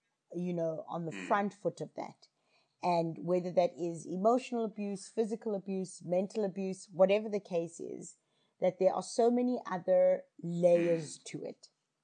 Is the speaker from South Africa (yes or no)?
yes; South Africa; as a South African, I see this very, very differently from you guys.